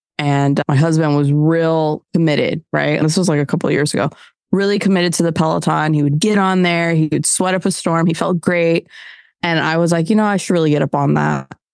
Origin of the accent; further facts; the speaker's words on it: New England, United States; I grew up in New England too.